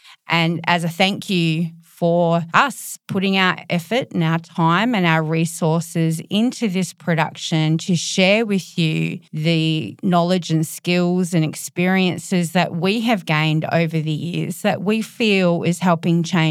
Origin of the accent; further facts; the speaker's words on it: Australia; from Australia.